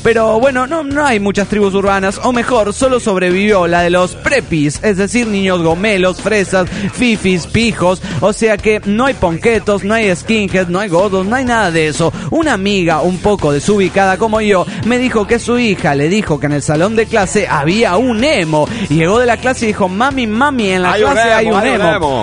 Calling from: Spain; de Gran Lorenzo, España.

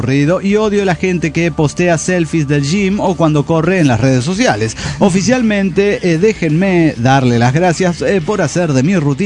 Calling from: Puebla, Mexico; de Puebla, México.

